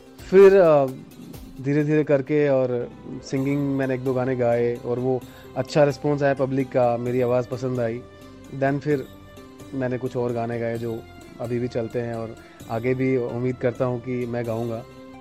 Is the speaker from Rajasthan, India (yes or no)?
yes; Shrimadhopur, Rajasthan, India; moved away as an adult; also born or lived in Jaipur; राजस्थान में एक जिला है सीकर, उसमें एक छोटी सी तहसील है श्रीमाधोपुर के नाम से, मैं वहीं का हूँ और मेरी पढ़ाई सब वहीं से हुई है, बचपन वहीं बीता है। लेकिन 2002 में मैंने मेरा गांव छोड़ दिया था